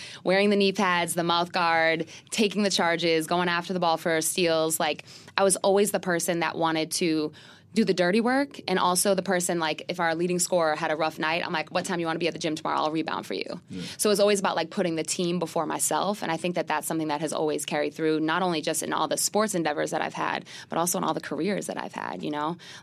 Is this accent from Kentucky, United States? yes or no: no; Boston, Massachusetts, United States; And, you know, I'm from Boston.